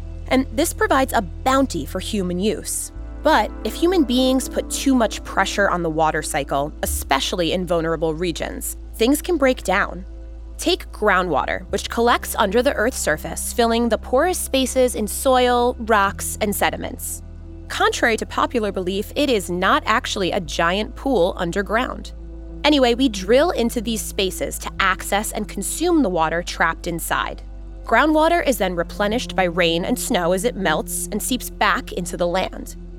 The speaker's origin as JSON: {"language": "English", "town": "New York City", "region": "New York", "country": "United States", "tie": "born or raised there", "said": "So I grew up in New York, and we're actually kind of famous for our amazing tap water."}